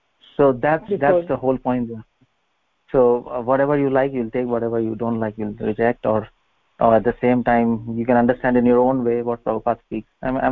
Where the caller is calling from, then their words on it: Badrikashram, Uttarakhand, India; Yes, yes, I'm speaking from Badrikashram.